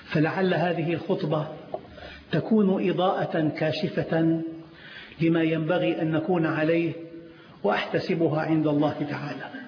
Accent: Syria; انطلاقاً من غيرتي على بلدي سوريا الحبيبة

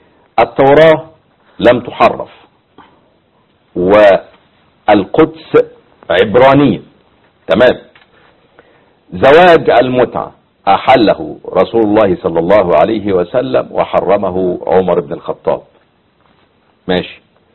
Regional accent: Egypt; لكنه للأسف يحسب على المسلمين عندنا في مصر

